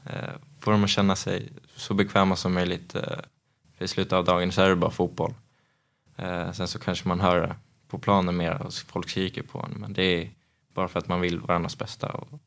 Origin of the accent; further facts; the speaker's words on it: Uppsala, Uppsala County, Sweden; Jag är från Uppsala och jag har gått hela vägen från akademin till A-laget.